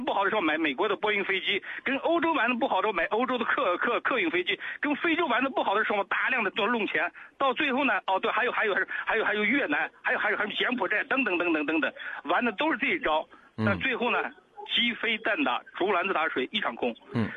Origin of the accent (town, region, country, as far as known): China